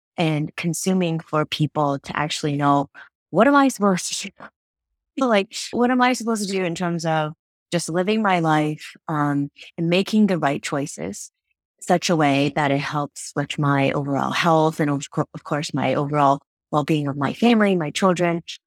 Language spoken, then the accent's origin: English; California, United States; now in Pennsylvania, United States; So I grew up in California and currently reside in Pennsylvania.